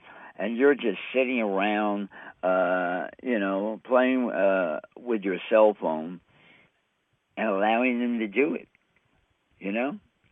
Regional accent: United States; born there; You know, I'm an American-born citizen. And just like every other American, we know the people in D.C., Washington, D.C.

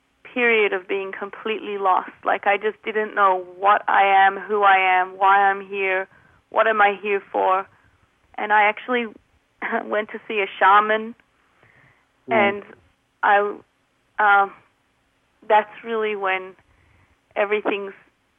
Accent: Australia; moved away as an adult; now in United States; I'm from Australia on a work visa.

